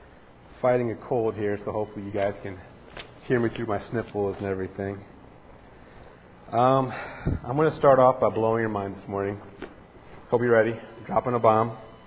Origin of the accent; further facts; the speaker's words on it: Fort Wayne, Indiana, United States; I grew up in Fort Wayne. Up until about a year ago, I spent my entire life on this side of town, the south side of Fort Wayne.